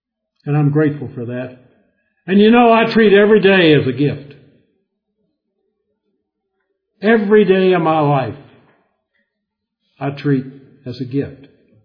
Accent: the South, United States; But I grew up in the South where I was a Southern Baptist.

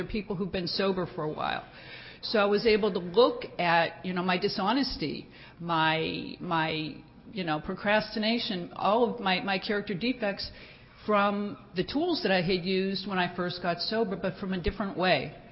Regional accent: Fort Lauderdale, Florida, United States; And I hadn't even planned on introducing myself, and somebody found out I was from Fort Lauderdale and introduced her

